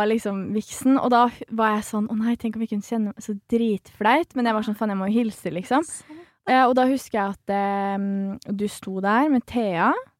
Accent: Nesodden, Akershus, Norway; Og jeg er jo fra Nesodden

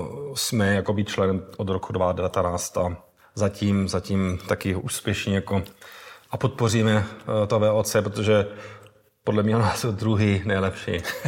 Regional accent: South Moravian Region, Czechia; accent: Velké Pavlovice dialect; Takže to mám tady ten dialekt, akoby nemám ten znojimský, ale tady ten velkopavlovický

